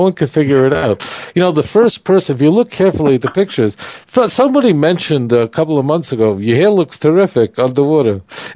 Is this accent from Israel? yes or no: yes; Israel; I have to say I'm from Israel.